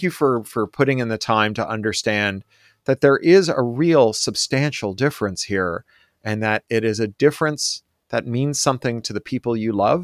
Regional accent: Toronto, Ontario, Canada; I grew up as an activist riding a bicycle through the streets of Toronto, like all the best Americans, I'm Canadian.

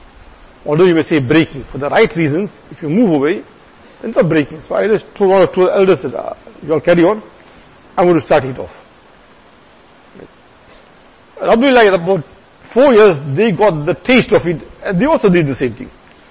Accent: India; moved away; I remember, you know, when I came from India, the Bakrid style was different.

